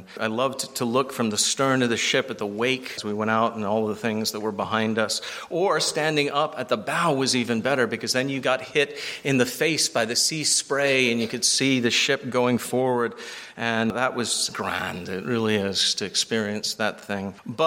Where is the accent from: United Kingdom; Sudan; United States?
United Kingdom; England; But when I were a lad growing up in England